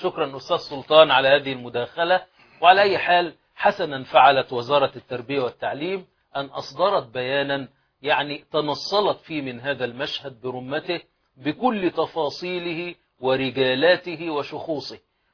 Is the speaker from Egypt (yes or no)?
yes; Egypt; في عندنا في مصر وفي العالم العربي حصص إعلامية مخصصة لتحقير التراث